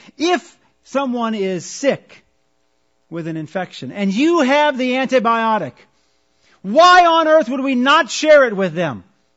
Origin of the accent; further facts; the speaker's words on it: Wisconsin, United States; I should probably pass on a side bit of wisdom from growing up in Wisconsin.